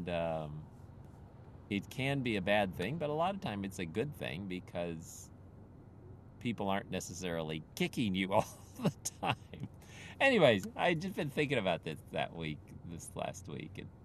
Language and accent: English; Philippines; I'm just recounting some things that have happened to me in the past, growing up in the Philippines, like that, like that, like that.